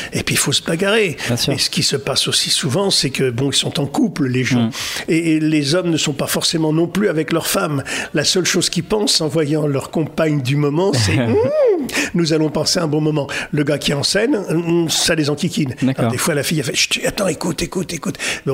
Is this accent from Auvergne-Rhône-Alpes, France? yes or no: no; Corte, Corsica, France; Moi, je suis d'origine de Corté, donc en Corse.